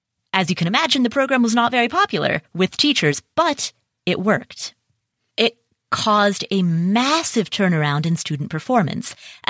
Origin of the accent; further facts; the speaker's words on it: Cincinnati, Ohio, United States; was ranked as one of the worst schools in Cincinnati, Ohio, which, by the way, is my hometown.